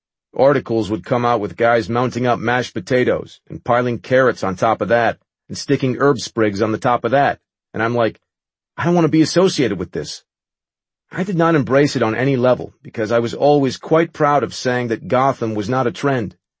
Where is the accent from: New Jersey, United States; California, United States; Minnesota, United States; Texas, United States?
New Jersey, United States; It was probably well known at the time, but I was a kid from Jersey, went to the CIA.